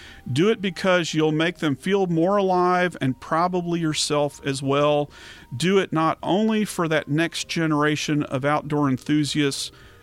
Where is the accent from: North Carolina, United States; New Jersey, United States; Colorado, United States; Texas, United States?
Texas, United States; Dallas; When I was a kid growing up in Dallas in the 1970s